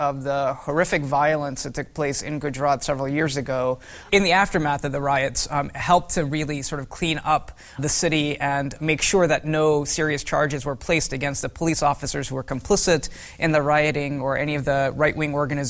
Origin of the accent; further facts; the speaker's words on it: Houston, Texas, United States; As a kid growing up in Houston, Texas, my father would often take me to Saturday VHP shakhas.